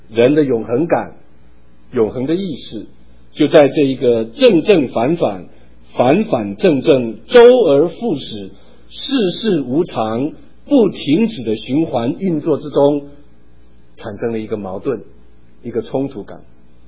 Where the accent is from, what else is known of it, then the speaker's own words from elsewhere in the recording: Taitung County, Taiwan; 我小时候在台东长大，我们那个台东有一个凤梨工厂，据说那个时候是台东唯在台湾唯一的凤梨工厂。